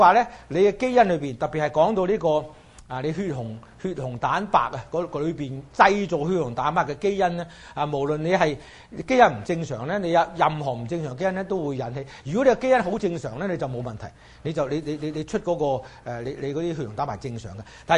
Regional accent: China; 咁我哋中國人唔叫阿飛嚟，我就譯做甲型同乙型啦。

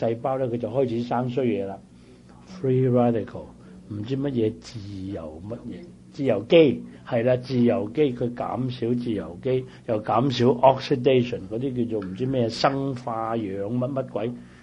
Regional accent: China; 但咧，我哋中國人咧，中國人食菠菜咧，最正嗰樣嗰部分唔食

